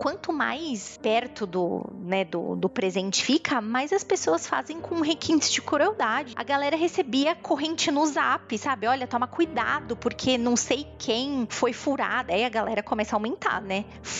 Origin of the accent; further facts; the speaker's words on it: São Paulo, Brazil; Eu cresci aqui em São Paulo, depois meus pais foram pro interior.